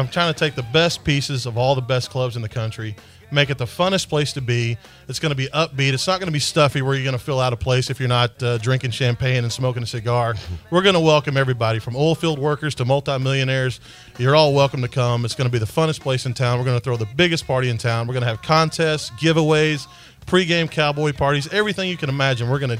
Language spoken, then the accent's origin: English; Fort Worth, Texas, United States; And that's why I like Fort Worth. This is my hometown, and this is why I chose to come back to Fort Worth to do this.